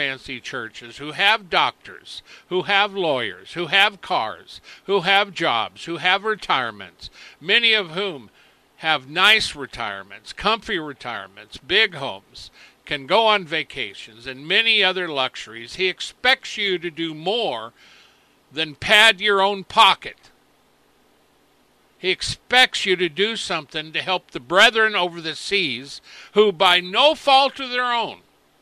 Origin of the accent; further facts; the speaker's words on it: United States; born there; It's not my fault that I was born in America.